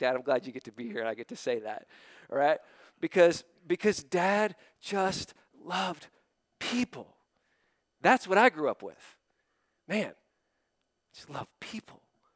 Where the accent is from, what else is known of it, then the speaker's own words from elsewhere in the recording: West Virginia, United States; I grew up here in West Virginia with a grandfather who was a part of the KKK, along with his father.